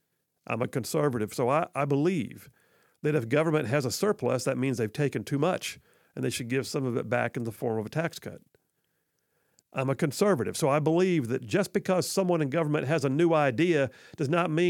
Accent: Huntsville, Alabama, United States; When I was a kid growing up in South Huntsville, everybody knew that gas was cheaper right across the Tennessee River Bridge.

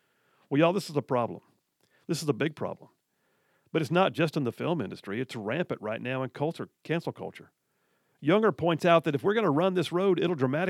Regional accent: the South, United States; I'm a white heterosexual Christian dude. I'm an American. I'm a veteran. I'm a Southerner, a husband, father, a grandfather.

